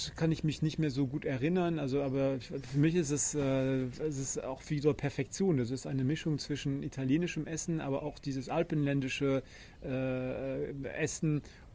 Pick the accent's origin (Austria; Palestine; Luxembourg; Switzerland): Luxembourg; in Luxemburg, ich bin Luxemburger, sind wir auch so ein bisschen so kulturell, so mischvoll.